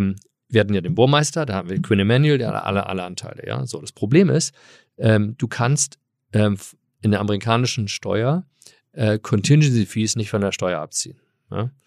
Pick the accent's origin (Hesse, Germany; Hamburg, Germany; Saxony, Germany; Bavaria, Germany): Hamburg, Germany; also born or lived in California, United States; ich bin ja hier aufgewachsen in Hamburg